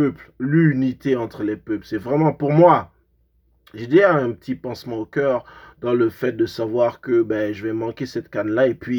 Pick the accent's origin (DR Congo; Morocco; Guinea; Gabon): Gabon; si mon pays d'origine, le Gabon, peut être présent à cette compétition-là